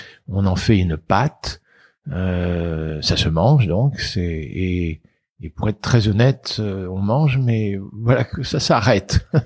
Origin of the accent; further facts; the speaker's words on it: Normandy, France; comme je suis normand, on va citer le Calvados.